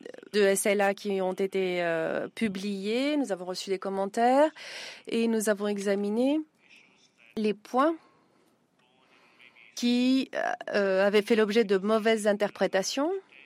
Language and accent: French; Kenya; moi, je viens du Kenya et je vais tomber dans cette catégorie aux États-Unis